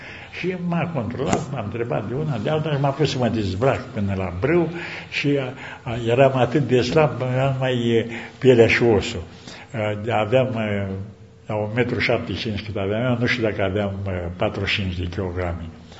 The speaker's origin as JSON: {"language": "Romanian", "region": "Moldavia", "country": "Romania", "said": "eu sunt din Moldova, el e de aici, din Apuseni"}